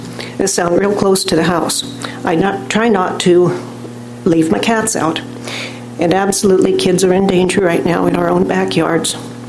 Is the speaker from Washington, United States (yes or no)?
yes; Washington, United States; I'm both from Lincoln and Stevens counties.